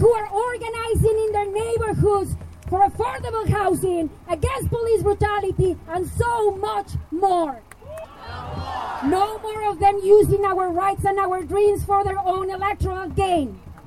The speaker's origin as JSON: {"language": "English", "region": "Mexico City", "country": "Mexico", "tie": "born or raised there", "moved": "as an adult", "lives_now": "United States", "said": "I was born and raised in Mexico City. I am the daughter of a campesino father from the southern Mexican state of Guerrero and a Chilanga mother from Mexico City."}